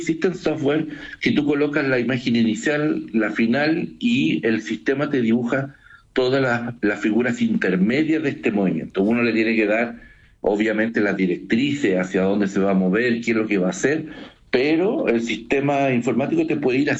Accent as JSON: {"language": "Spanish", "country": "Chile", "said": "nosotros como chilenos siempre hemos sido bien reactivos y también bien leales con ese tipo de corriente"}